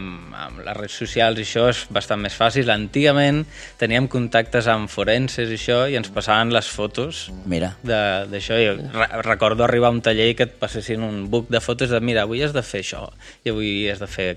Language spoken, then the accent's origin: Catalan; Blanes, Catalonia, Spain; Jo sóc de Blanes.